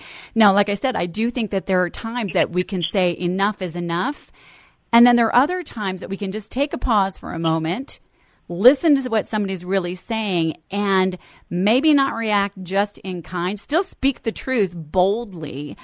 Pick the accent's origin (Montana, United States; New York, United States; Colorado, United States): Colorado, United States; Denver; I am not a Californian. I just want to make that clear. I grew up on Lowry Air Force Base.